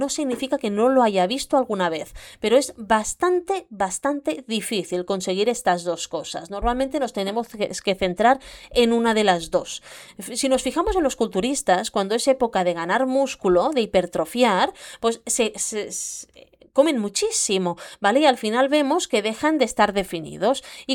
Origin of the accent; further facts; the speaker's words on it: Catalonia, Spain; que como buena catalana he buscado las ofertas